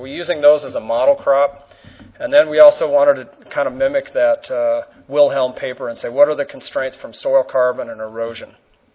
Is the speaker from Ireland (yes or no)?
no; Colorado, United States; I'm from Colorado, but this project really is kind of eastern Colorado, western Kansas, western Nebraska.